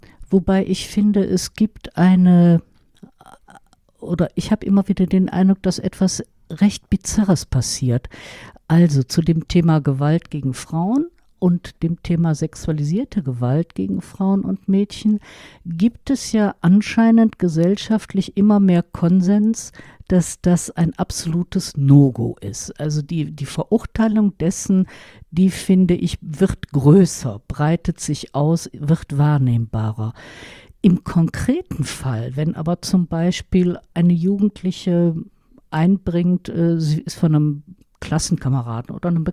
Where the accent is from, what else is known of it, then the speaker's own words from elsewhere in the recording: Cologne, North Rhine-Westphalia, Germany; meiner Heimatstadt Köln